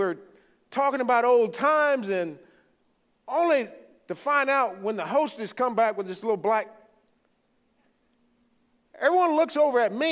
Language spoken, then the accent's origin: English; Louisiana, United States; I'm from the Bayou State, great state of Louisiana.